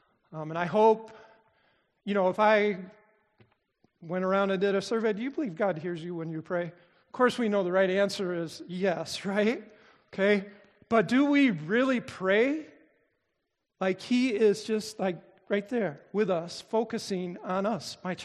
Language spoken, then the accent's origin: English; Kalamazoo, Michigan, United States; Born and raised in Kalamazoo. Born in 1957.